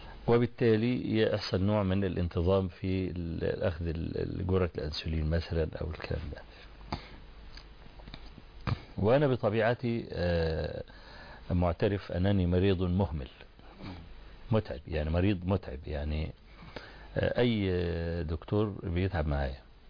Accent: Egypt; روح خد الطب الالماني وانضمه على الطب عندنا في مصر وممكن نطلع بمنظومه.

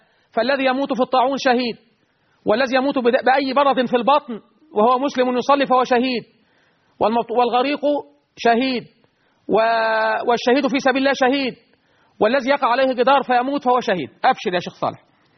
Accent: Egypt; بلدنا مصر

